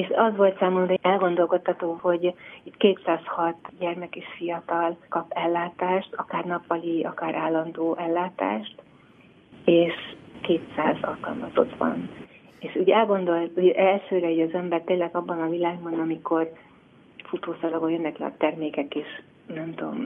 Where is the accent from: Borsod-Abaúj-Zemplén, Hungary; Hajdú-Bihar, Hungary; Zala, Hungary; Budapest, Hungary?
Budapest, Hungary; Én óbudai vagyok